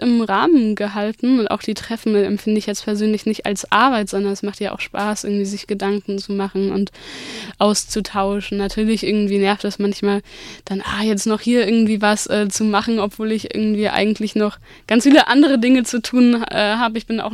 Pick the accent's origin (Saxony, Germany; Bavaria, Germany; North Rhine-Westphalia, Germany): Saxony, Germany; Leipzig; moved away; ich komme eigentlich aus Leipzig